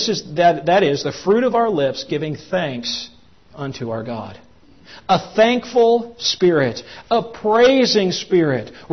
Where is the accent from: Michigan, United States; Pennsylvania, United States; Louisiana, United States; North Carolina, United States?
Pennsylvania, United States; Where I grew up in Pennsylvania, my dad and I, we used to do this in the spring.